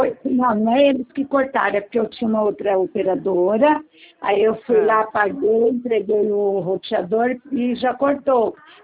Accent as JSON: {"language": "Portuguese", "town": "Andradina", "region": "São Paulo", "country": "Brazil", "said": "Eu sou Andradina."}